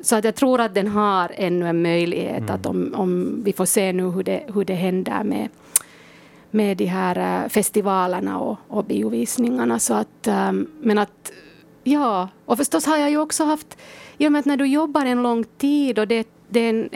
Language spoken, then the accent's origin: Swedish; Turku, Southwest Finland, Finland; Jag är ju hemma från Åbo och nu har jag flyttat tillbaks hit.